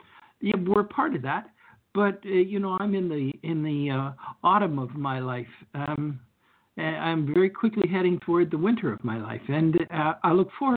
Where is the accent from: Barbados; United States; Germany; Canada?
Canada; somber for me as a Canadian.